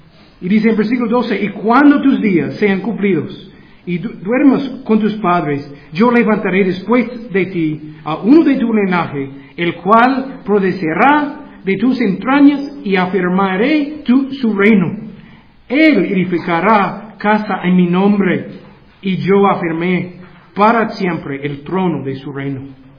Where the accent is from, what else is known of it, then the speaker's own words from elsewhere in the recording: Guatemala; Y podemos orar como guatemaltecos y decir, este es uno de mis pecados.